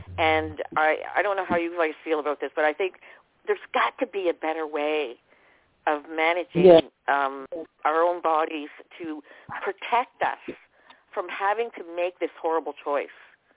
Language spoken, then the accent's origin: English; Canada; I am from Canada, and we have the same issues here.